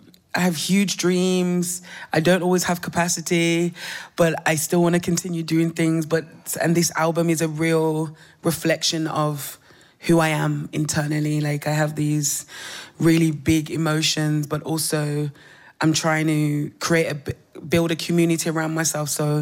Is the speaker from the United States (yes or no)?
no; Birmingham, West Midlands, United Kingdom; now in Berlin, Germany; Absolutely, I'm from Birmingham and I've moved around a little bit